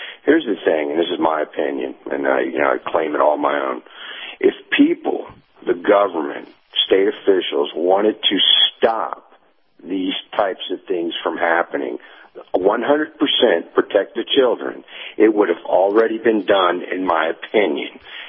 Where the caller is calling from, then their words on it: Tennessee, United States; in East Tennessee.